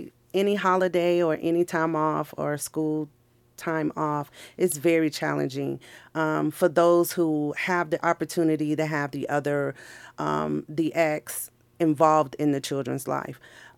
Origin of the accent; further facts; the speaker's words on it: Chicago, Illinois, United States; also born or lived in Missouri / Tennessee / Texas; I'm originally from Chicago. I went to school in the state of Missouri and left and went to Tennessee, was married and moved to Texas and now here.